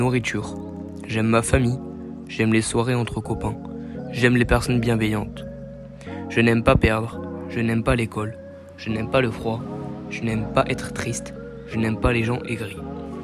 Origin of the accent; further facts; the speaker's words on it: Saumur, Pays de la Loire, France; born there; Je suis né à Saumur, et mes parents sont purs français.